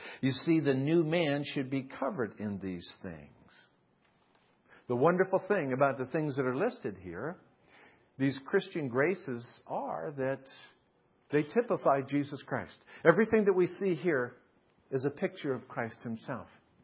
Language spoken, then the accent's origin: English; East Coast, United States; That's a New England term. I'm from the East Coast.